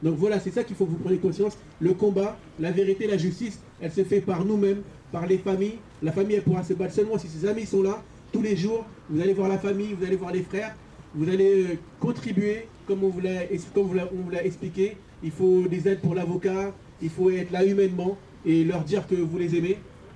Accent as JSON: {"language": "French", "town": "Sarcelles", "region": "Île-de-France", "country": "France", "said": "Et puis je suis ici d'une ville, je suis de Sarcelles."}